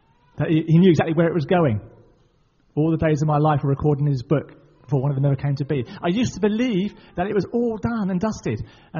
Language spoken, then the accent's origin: English; Middlesbrough, North East England, United Kingdom; born there; And even though I was born in Middlesbrough